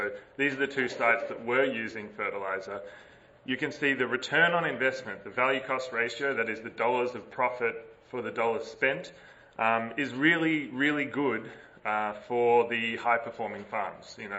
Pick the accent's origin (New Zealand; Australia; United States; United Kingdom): Australia; I come from Australia